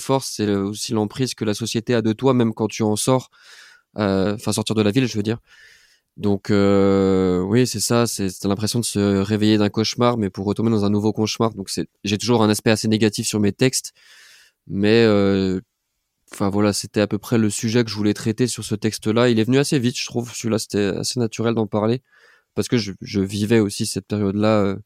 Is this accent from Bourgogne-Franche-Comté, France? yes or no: yes; Dijon, Bourgogne-Franche-Comté, France; on est originaire de Dijon. J'étais à Dijon même. Et oui, en fait, déjà, ça m'a fait vraiment bizarre. À partir du moment où je suis passé de la campagne pour aller habiter à Dijon.